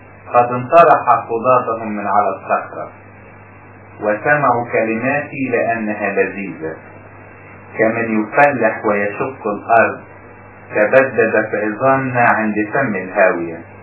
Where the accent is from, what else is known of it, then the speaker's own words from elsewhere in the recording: Upper Egypt, Egypt; وحتى عندنا في الصعيد بيسموه ببساطة النوم، يسموه الموت الصغير.